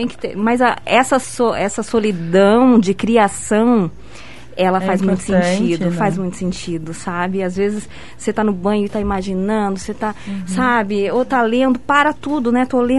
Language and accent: Portuguese; Santa Catarina, Brazil; Eu também sou de Santa Catarina.